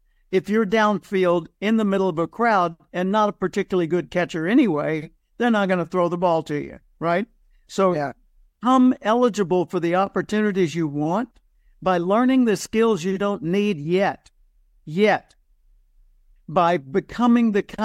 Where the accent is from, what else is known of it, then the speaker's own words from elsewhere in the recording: Little Rock, Arkansas, United States; born there; Yeah, I was born in Little Rock, Arkansas, and my dad was a telephone repairman